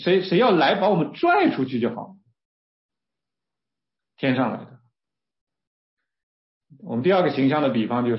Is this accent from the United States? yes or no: no; China; 死亡的丑陋的一面我们中国人是不愿意谈的，我们是很忌讳谈死的，尤其在过节的时候